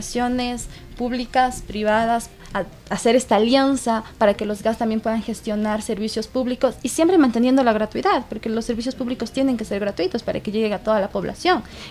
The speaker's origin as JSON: {"language": "Spanish", "town": "Quito", "region": "Pichincha", "country": "Ecuador", "said": "vengo de la ruralidad de Quito, del Distrito 3 de Quito Rural, una mujer"}